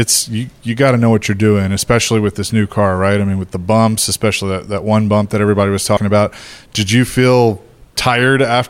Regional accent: Nashville, Tennessee, United States; I grew up in Nashville, so, you know, that was kind of something that I think I had to learn.

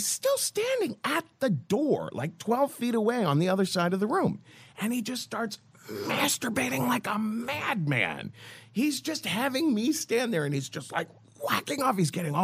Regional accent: Ohio, United States; that's easier than saying no because, you know, I'm from Ohio.

